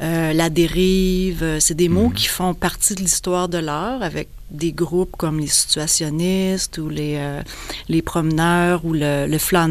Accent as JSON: {"language": "French", "region": "Quebec", "country": "Canada", "tie": "born or raised there", "said": "il y avait un bois derrière chez moi en Gaspésie. J'étais toute jeune et puis je jouais dans le bois"}